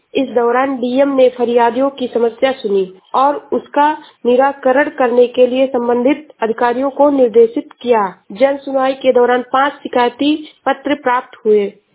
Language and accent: Hindi; Uttar Pradesh, India; मैं जिला श्रावस्ती से हूँ।